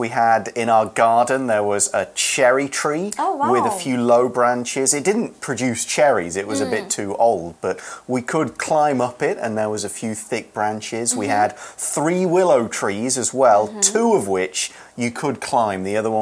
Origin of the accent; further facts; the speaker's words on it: Nottingham, East Midlands, United Kingdom; I come from Robin Hood country, I am from Nottingham, where all the Robin Hood stories take place.